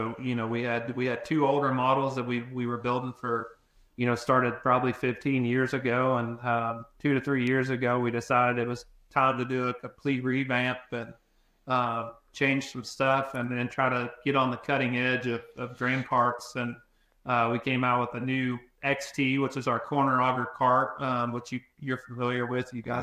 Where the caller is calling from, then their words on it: Lawson, Missouri, United States; Yeah, so I'm in Lawson, Missouri, just outside of Kansas City here at the home office.